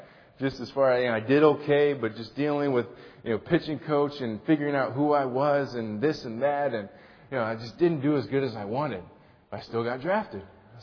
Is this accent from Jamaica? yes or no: yes; Jamaica; born there; I became a Christian at a very young age. And my dad's a pastor. I was born in Jamaica while he was teaching there.